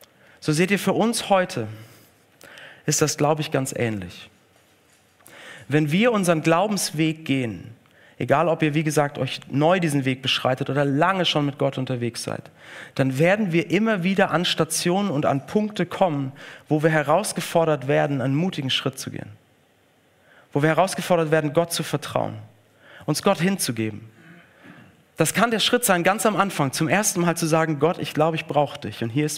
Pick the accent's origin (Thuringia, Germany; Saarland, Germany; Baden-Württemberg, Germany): Baden-Württemberg, Germany; Stuttgart; welcher andere Zirkus auch immer so sein Zelt in Stuttgart aufgeschlagen hat, wo ich aufgewachsen bin.